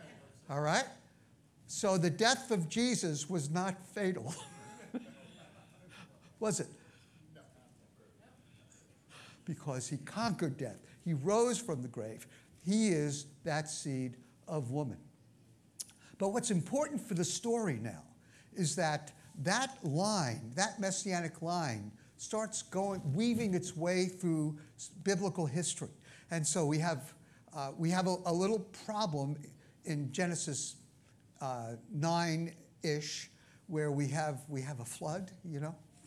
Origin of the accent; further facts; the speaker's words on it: Brooklyn, New York, United States; It's not terror, T-E-R-R-O-R, it's T-E-R-A-H, okay? I have an accent. I'm from Brooklyn, I have an accent.